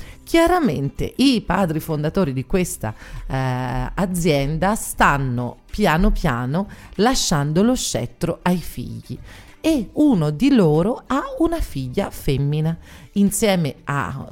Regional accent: Castiglion Fiorentino, Tuscany, Italy; una realtà nostra, proprio del mio paese, di Castiglion Fiorentino.

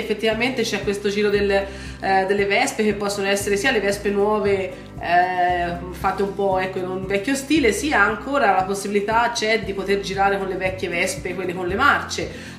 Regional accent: Siena, Tuscany, Italy; accent: Sienese; now in Montepulciano, Italy; Questo accento è senese, io sono nata a Siena e vissuta sempre lì, e questa è una cosa, insomma, che noi senesi ci portiamo sempre dietro.

